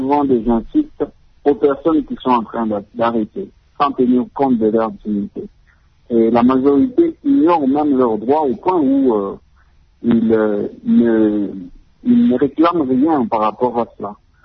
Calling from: Lubumbashi, Haut-Katanga, DR Congo; je suis déjà rentré chez moi à Lubumbashi.

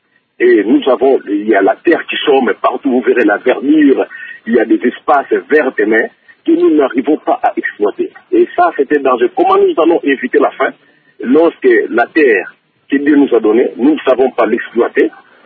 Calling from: Matadi, Kongo Central, DR Congo; Ah, une petite confusion, je suis de Matadi.

